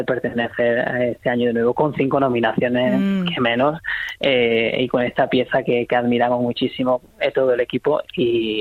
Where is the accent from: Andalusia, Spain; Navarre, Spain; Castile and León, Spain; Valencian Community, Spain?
Andalusia, Spain; Vilches; porque yo soy de allí, de Vilches, y nunca he tenido esa oportunidad